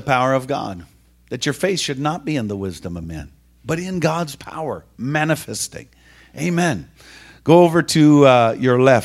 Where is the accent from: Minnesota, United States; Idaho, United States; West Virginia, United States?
Minnesota, United States; You know, I grew up in Minnesota, so we have a saying in Minnesota, there's more Lutherans than people.